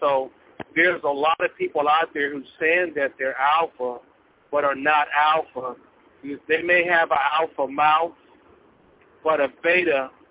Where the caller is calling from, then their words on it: Arkansas, United States; Yes, I'm calling from Arkansas.